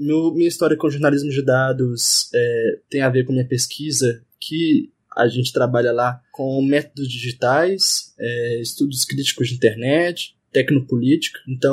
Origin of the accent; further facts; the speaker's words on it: Belo Horizonte, Minas Gerais, Brazil; Sou de Belo Horizonte